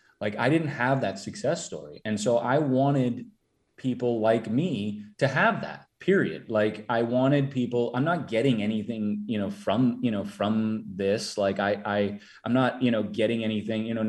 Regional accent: Minnesota, United States; Like I'm from Minnesota. I'm Minnesota nice.

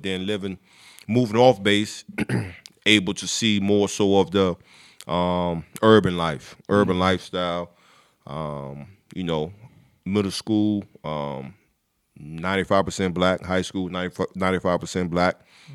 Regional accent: Newport News, Virginia, United States; also born or lived in Savannah, Georgia; Born in Savannah, Georgia, but hometown is Newport News, Virginia.

